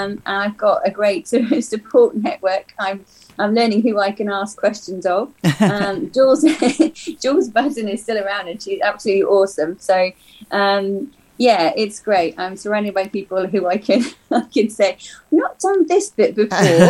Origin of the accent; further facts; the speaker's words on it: Hereford, West Midlands, United Kingdom; I was born and brought up in Hereford. But my background is a bit mixed.